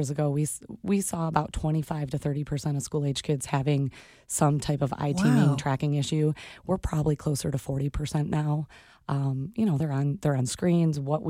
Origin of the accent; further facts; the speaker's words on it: Grand Rapids, Michigan, United States; I'm originally from Grand Rapids area.